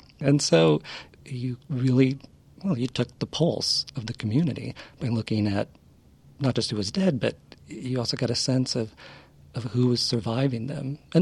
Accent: Aurora, Illinois, United States; and actually my town that I grew up outside of Aurora.

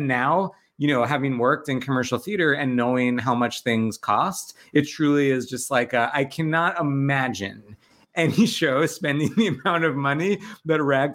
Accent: New York, United States; Yeah. So I'm from Long Island. And so I saw, you know, I saw like every show.

